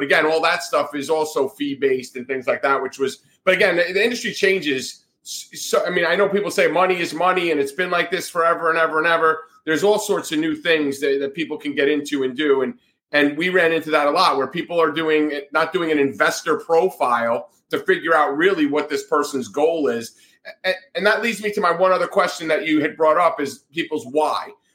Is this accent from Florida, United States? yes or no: no; New Jersey, United States; One of my best friends growing up in Jersey, his son is in his second semester at FAU right now.